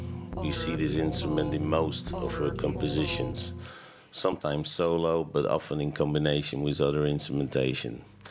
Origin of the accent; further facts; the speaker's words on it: Rotterdam, South Holland, Netherlands; English is a second language; investigating unknown and or forgotten composers from our hometown, Rotterdam, in Holland.